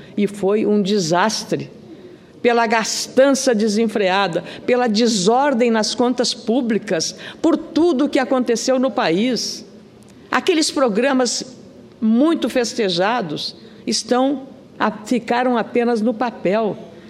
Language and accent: Portuguese; Rio Grande do Sul, Brazil; Lá no meu estado, no Rio Grande do Sul